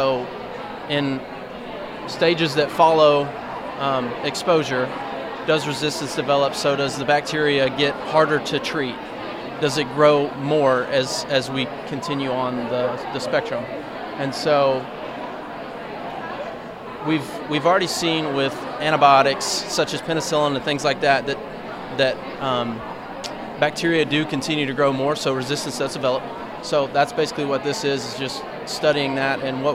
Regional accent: West Memphis, Arkansas, United States; So I'm from West Memphis, Arkansas, originally.

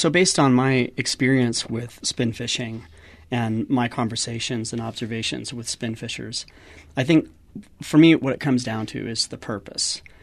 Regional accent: Caribou, Maine, United States; moved away; a Mi'kmaq Indian neighbor of mine where I grew up in Caribou, Maine. And it was, you know, she gave it to me at a time when we were just about to move west here to Utah

